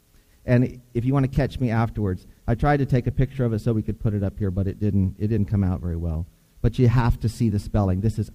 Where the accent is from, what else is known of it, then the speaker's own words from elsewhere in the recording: Deep South, United States; I grew up in the Deep South, and we would often, I don't know about often, but we would have times where we would call them testimony services